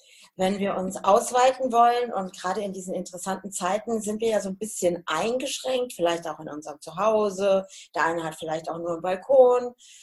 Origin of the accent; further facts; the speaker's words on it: Hesse, Germany; now in Münsterland, Germany; weil ich komme ja aus dem Hessischen.